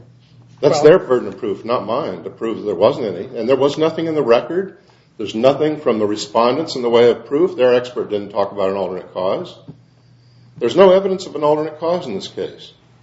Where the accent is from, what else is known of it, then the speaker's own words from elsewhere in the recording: Iowa, United States; what I, growing up in Iowa, used to refer to as a case on all fours.